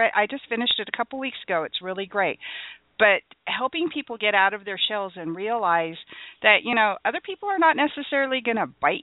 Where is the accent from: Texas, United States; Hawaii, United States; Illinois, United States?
Hawaii, United States; I'm a girl. I'm a Taurus. I'm Hawaiian.